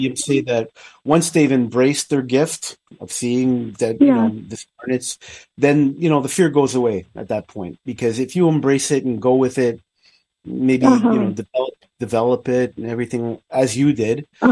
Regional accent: Montreal, Quebec, Canada; now in United States; I'm originally from Montreal, so but I've been in the States 26, 27 years already. So, it's been a while. I married my wife, who's from here

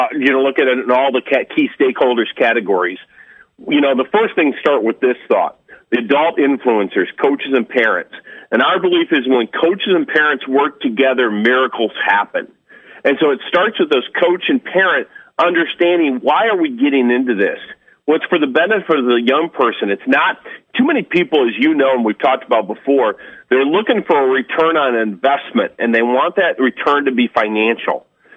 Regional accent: Michigan, United States; Real quick on me, I grew up in Michigan. I was fortunate enough to grow up in a small town and play every sport there was known.

